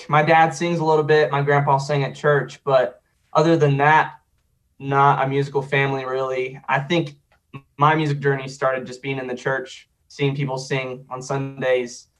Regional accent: Sioux Falls, South Dakota, United States; also born or lived in Joplin, Missouri; So I was born in Joplin, Missouri. I lived there until I was about 9 years old. Then I moved to Sioux Falls, South Dakota.

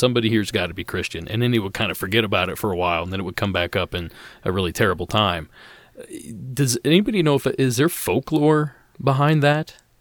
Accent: United States; I'm an American, so I don't have to know other countries.

